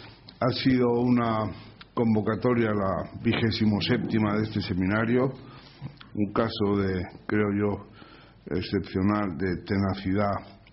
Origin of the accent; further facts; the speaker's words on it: Andalusia, Spain; Soy tal, vengo de la bahía de Cádiz, estoy aquí al frente.